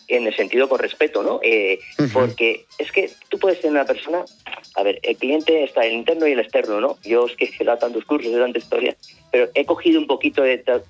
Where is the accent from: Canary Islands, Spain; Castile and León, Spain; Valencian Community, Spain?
Valencian Community, Spain; Valencia; yo soy de Valencia, atrás